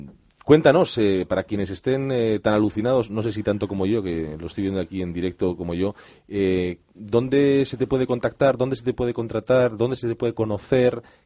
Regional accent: Basque Country, Spain; como vasco

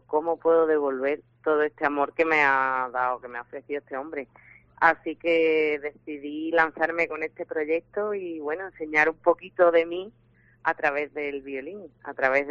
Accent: Huelva, Andalusia, Spain; Yo soy de Huelva y la gente de Extremadura la veo muy, muy parecida a la de aquí, la de Huelva.

